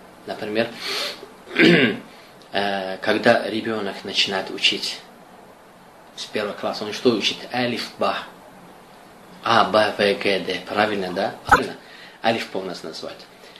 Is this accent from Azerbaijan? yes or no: yes; Azerbaijan; Russian is a second language; moved away; так как я азербайджанец. И уже более 10 лет я не был в Азербайджане и забыл русский язык тоже.